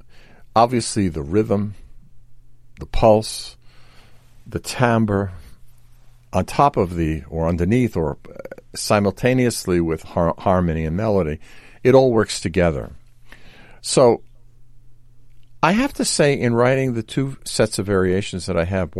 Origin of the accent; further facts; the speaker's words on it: New York, United States; being a New Yorker, I was able to go and hear Nathan Milstein play the Bach Chaconne live.